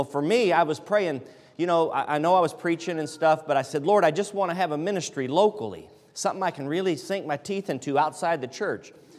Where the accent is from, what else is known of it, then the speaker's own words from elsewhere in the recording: Ohio, United States; I'm from Ohio, so don't hold that against me.